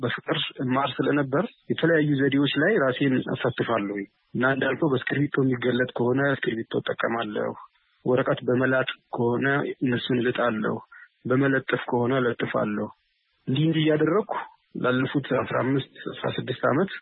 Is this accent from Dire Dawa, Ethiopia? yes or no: no; Dessie, Amhara, Ethiopia; born there; የተወለድኩት በደሴ ከተማ ነው። አማተር የስዕል ጥበብን በደሴ ከተማ ስማር ቆይቼ